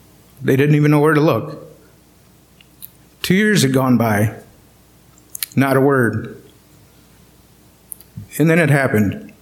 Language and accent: English; Prairie du Chien, Wisconsin, United States; I was born and raised in Prairie du Chien.